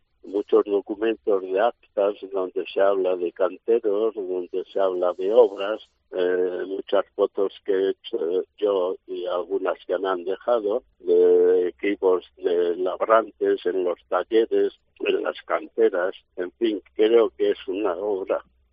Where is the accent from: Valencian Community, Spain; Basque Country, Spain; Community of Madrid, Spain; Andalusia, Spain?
Community of Madrid, Spain; Madrid; Yo nací en Madrid, estudié y trabajé en Madrid, aunque venía aquí todos los veranos, después ya fines de semana y temporadas.